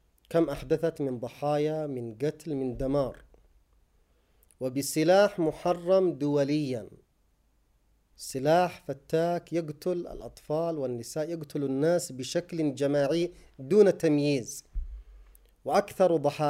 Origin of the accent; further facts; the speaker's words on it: Yemen; ومن ذلك العدوان على بلدنا اليمن